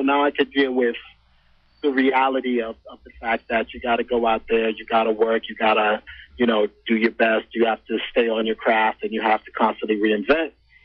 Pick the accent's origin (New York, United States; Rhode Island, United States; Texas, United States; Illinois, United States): New York, United States; New York City; A poor kid from the South Bronx of New York City gets to see his name on the screen after the Star Wars sign.